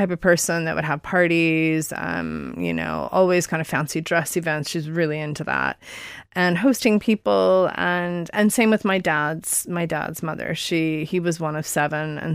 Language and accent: English; Seattle, Washington, United States; Yeah, so I grew up in Seattle.